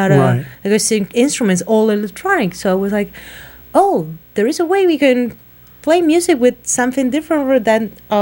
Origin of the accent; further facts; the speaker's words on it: Italy; also born or lived in Germany; I was born in Germany, but raised in Italy because my parents are, one is German and one Italian, such a great mix.